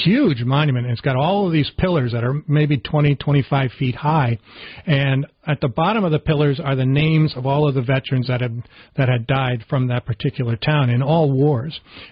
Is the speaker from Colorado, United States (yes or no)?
no; New Jersey, United States; I'm from New Jersey originally.